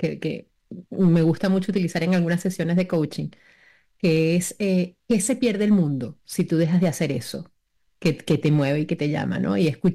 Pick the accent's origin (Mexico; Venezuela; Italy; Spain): Venezuela; yo tengo distintas culturas en casa, siendo de origen venezolano, también tengo una familia peruana.